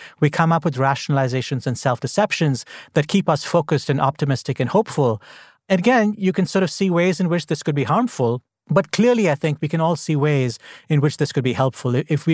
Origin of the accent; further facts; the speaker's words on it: India; You know, I grew up in India, and one of the great Indian epics is the Mahabharata.